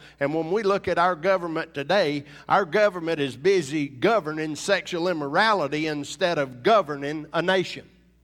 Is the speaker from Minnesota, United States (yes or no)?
no; Punkintown, South Carolina, United States; I was born in Punkintown, South Carolina. Population of my town's 38. So I wasn't, you know, we were raised in the Bible Belt, if you will.